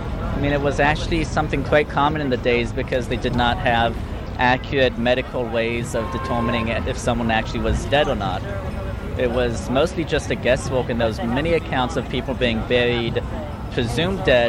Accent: Israel; now in New York, United States

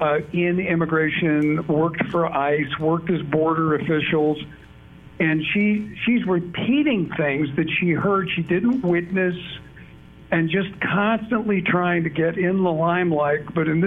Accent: Chicago, Illinois, United States; And then in my hometown of Chicago, in a big hotel, they're going to have a rally for socialism.

